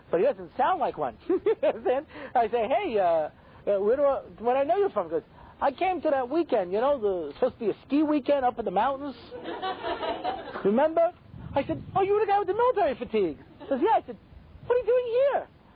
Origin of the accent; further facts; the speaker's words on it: New York, United States; now in California, United States; Now, I moved to California. One of the reasons was because I grew up in New York and I hated snow.